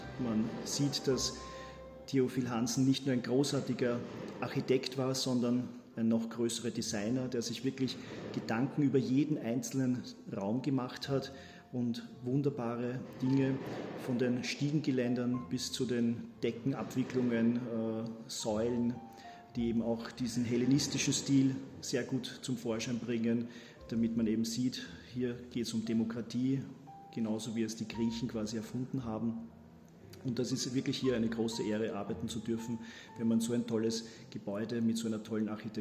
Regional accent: Korneuburg, Lower Austria, Austria; in der Heimat, in Korneuburg, in meiner Heimatstadt

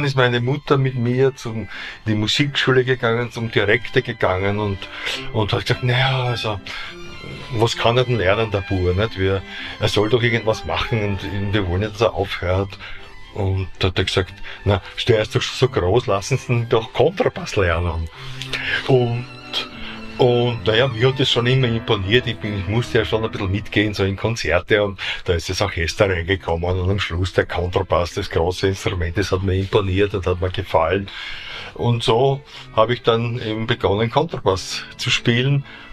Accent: Mürzzuschlag, Styria, Austria; Also ich bin ja ein gebürtiger Steirer aus Mürzzuschlag, also das wilde Bergvolk hinter Semmering.

